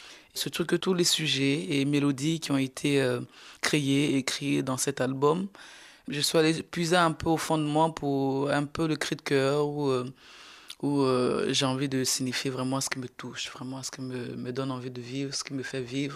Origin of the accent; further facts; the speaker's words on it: Côte d’Ivoire; first language Bété; French is a second language; Ma langue maternelle, c'est le bété. Mais j'ai choisi toutes ces langues parce que moi j'ai grandi dans un village panafricain, en disant que je suis née ivoirienne, mais j'ai grandi panafricaine.